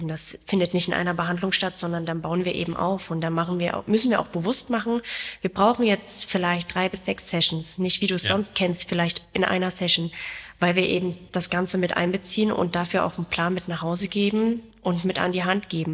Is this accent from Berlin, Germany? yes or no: yes; Berlin, Germany; gerade wir leben in einer Großstadt, wir kommen aus Berlin